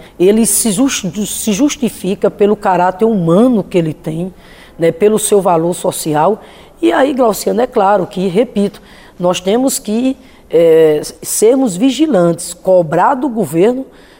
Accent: Paraíba, Brazil; born there; now in Rio Grande do Norte, Brazil; eu sou uma migrante, eu nasci na Paraíba, lá no Curimataú paraibano, Seridó paraibano, e migrei para o Rio Grande do Norte, que generosamente me adotou.

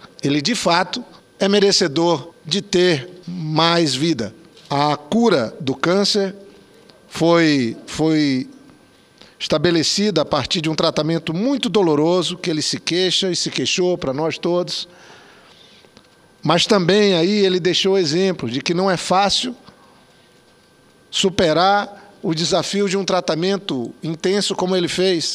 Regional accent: Acre, Brazil; Eu sou do estado do Acre.

